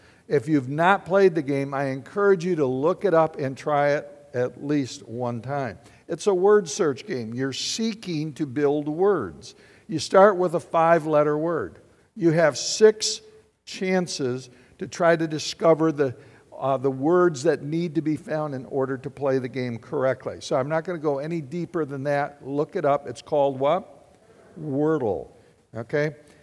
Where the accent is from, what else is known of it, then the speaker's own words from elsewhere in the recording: Battle Creek, Michigan, United States; When I was a kid, growing up in Battle Creek, there's only about eight houses on our entire city block. It was a new development there in Springfield.